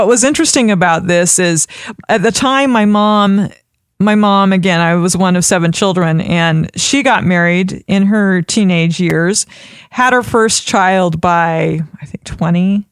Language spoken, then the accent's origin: English; Idaho, United States; accent: Idaho; that's my Idaho accent coming out, which I'm really grateful. I was born and raised in Idaho